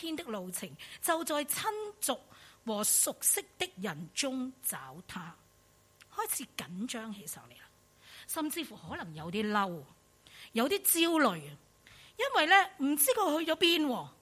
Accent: China; 逾越节对于以色列人来讲，就好像今天我们中国人我们过年那么重要的

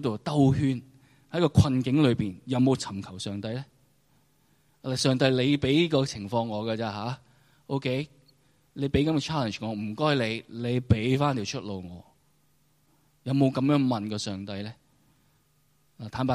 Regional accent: Hong Kong; 即係我哋香港人生活嗰個處境

